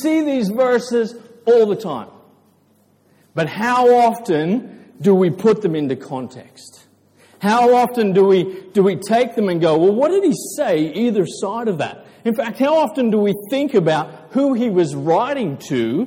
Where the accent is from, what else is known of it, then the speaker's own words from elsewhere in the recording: Sepik, Papua New Guinea; I grew up in Sepik Village. I was given a bush knife when I was this tall.